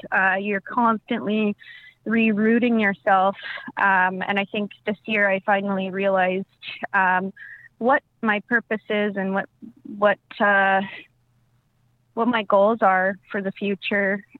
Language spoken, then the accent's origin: English; Kispiox, British Columbia, Canada; I am an Indigenous artist and advocate. I am from the Fireweed Clan of the Gikxan Nation, and my family is from Anspayoch Kispiox.